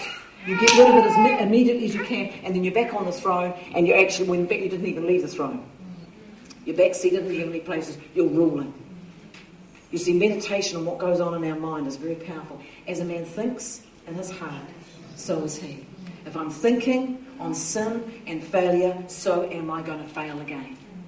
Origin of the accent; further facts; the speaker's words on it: Auckland, New Zealand; I grew up in Devonport in Auckland, and when I grew up, it was very traditional for New Zealanders to all be sent to Sunday school.